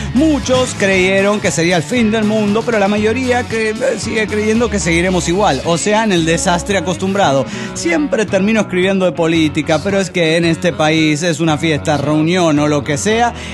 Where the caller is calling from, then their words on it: Caracas, Capital District, Venezuela; de Caracas, Venezuela.